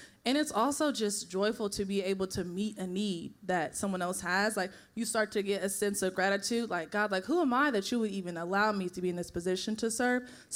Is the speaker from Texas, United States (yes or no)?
no; Columbus, Ohio, United States; One, I grew up in Columbus, Ohio.